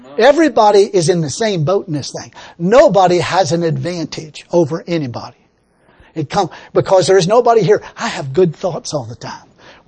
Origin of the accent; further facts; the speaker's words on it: United States; I'm an American. I got to be born and raised in this country.